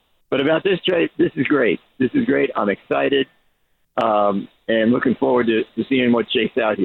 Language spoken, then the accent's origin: English; New Jersey, United States; I grew up back east, and you know, they're saying he couldn't close the deal on Judge. I grew up in New Jersey.